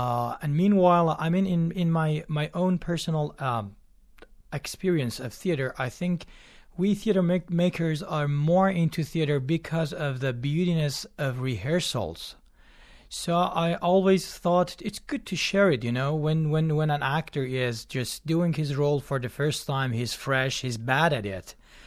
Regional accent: Shiraz, Fars, Iran; born there; English is a second language; now in Tehran, Iran; I was born in Shiraz.

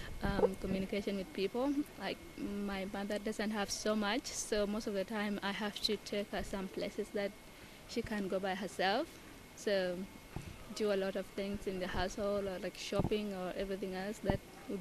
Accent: Kenya; also born or lived in Sudan; now in Australia; I grew up in Kenya as a refugee, so probably I left with my mother.

